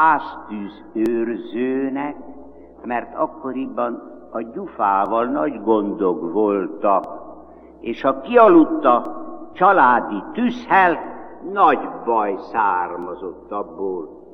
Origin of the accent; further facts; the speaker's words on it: Vas, Hungary; Vas megyében, az én szülőföldemen mindmáig megmarad ez a szokás